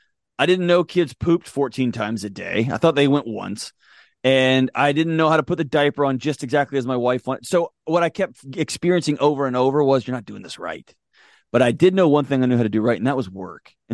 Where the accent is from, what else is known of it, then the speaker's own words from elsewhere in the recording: Houston, Texas, United States; Born and raised in Houston, Texas. My old man was a homicide detective and a SWAT guy, and my mom was a college professor after years.